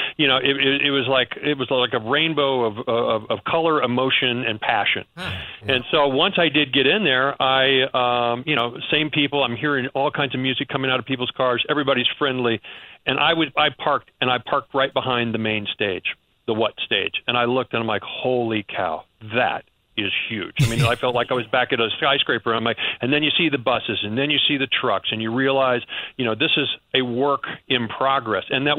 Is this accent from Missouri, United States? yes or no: yes; Missouri, United States; I'm from the Midwest. I'm from Missouri.